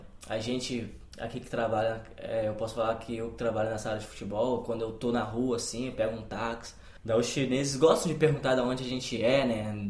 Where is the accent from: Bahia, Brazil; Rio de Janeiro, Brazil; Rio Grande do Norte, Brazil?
Rio de Janeiro, Brazil; Cabo Frio; Sou do Rio de Janeiro.